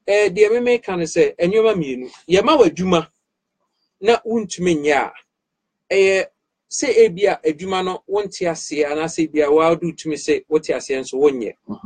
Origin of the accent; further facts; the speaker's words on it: Ghana; because we are Ghanaian national, ya woo, higher birthright according to the constitution.